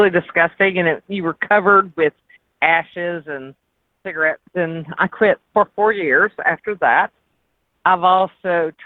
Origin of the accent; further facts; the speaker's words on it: North Carolina, United States; I'm from Western North Carolina.